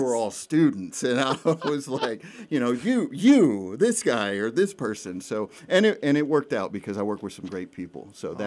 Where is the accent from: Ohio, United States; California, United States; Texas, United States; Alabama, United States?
Texas, United States; Port Lavaca; So I was raised in Port Lavaca after my parents moved from Puerto Rico. I graduated from Calhoun High School. I'm the oldest of four kids.